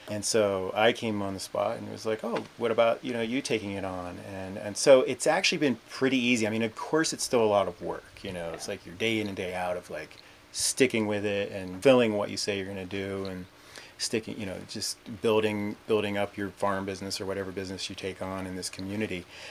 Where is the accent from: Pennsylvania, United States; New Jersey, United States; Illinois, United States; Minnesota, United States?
Pennsylvania, United States; I'm originally from Pennsylvania, southwestern Pennsylvania.